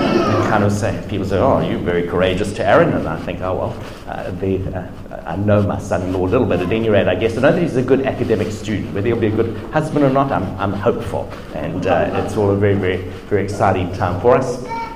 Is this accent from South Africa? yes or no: yes; South Africa; moved away as an adult; If you're wondering where the accent is from, I grew up in South Africa, spent the first 37 years of my life there.